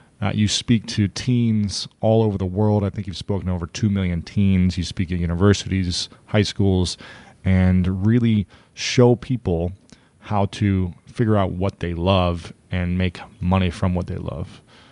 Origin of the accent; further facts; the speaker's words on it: Ohio, United States; also born or lived in New York City, United States; You know, I'm from Ohio, and I moved from New York City to come here for a girl